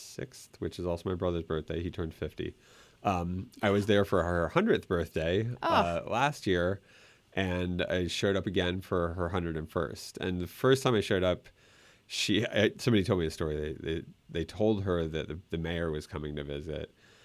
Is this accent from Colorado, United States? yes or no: yes; Boulder, Colorado, United States; I grew up in Boulder, Colorado. I went to high school there.